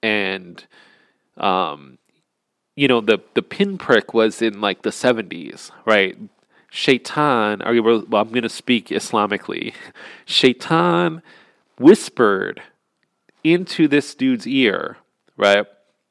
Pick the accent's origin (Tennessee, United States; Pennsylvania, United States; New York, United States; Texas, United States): Pennsylvania, United States; I'm from Pennsylvania, so I can't go, yeah, well, my ancestors, we came from this town, and we've been living in the region for 4,000 years.